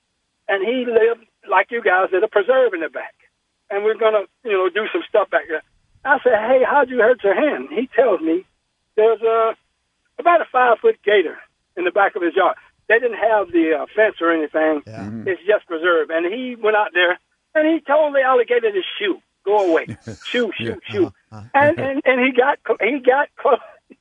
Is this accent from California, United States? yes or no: no; Florida, United States; I'm from Florida. I'm from here.